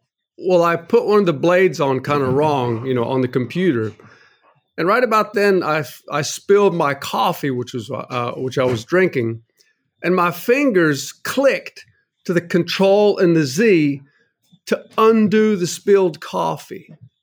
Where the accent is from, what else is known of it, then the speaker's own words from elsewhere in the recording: North Carolina, United States; So I grew up in North Carolina, went to NC State University and got a degree in wood and paper science.